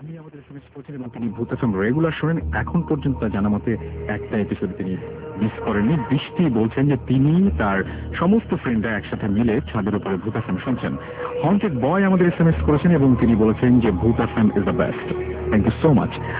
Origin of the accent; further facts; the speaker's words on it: Chittagong, Chittagong Division, Bangladesh; now in Doha, Qatar; আমি চট্টগ্রামের আগ্রাবাদে থাকি, বর্তমানে দোহা কাতারে আছি।